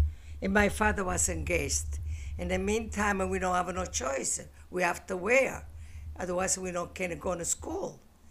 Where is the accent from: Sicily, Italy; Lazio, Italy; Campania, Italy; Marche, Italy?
Sicily, Italy; Messina; I come from Messina, Olivieri.